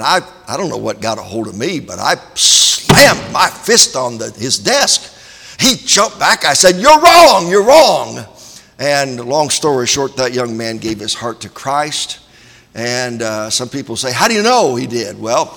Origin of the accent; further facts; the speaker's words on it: Washington, District of Columbia, United States; born there; I guess I was born in Washington, D.C. And a very, very, very, very long time ago.